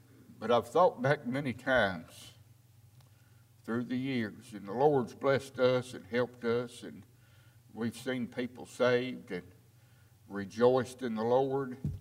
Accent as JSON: {"language": "English", "town": "Louisville", "region": "Kentucky", "country": "United States", "tie": "born or raised there", "said": "I grew up in Louisville and was a member of Becker Drive."}